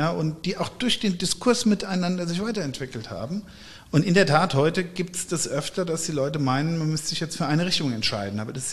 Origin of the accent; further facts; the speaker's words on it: Eltville, Hesse, Germany; also born or lived in Wiesbaden; Geboren bin ich in Wiesbaden, was immer nur daran liegt, dass wir in Eltville kein Geburtskrankenhaus hatten. Also ich bin aufgewachsen im Rheingau.